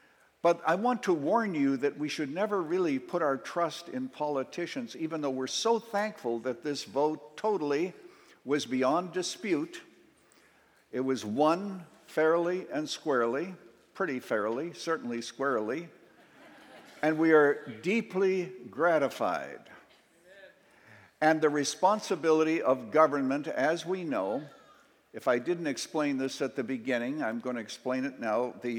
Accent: Canada; Remember, I was born and raised in Canada.

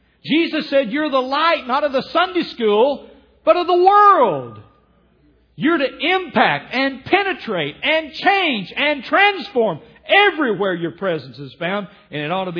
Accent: Tennessee, United States; I'm from Tennessee, I can do that one.

